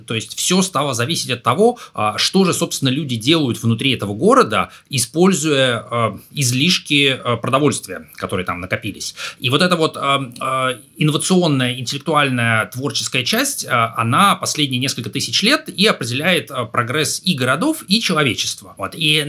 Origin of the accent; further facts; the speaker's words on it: Saint Petersburg, Russia; Вот я помню, в Петербурге, где, откуда я родом, там первая велосипедная дорожка